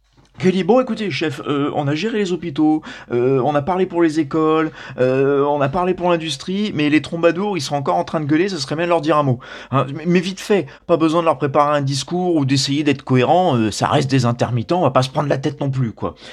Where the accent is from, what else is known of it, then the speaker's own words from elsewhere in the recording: France; Je veux dire, on est français, on n'est pas si compliqué à prévoir, hein.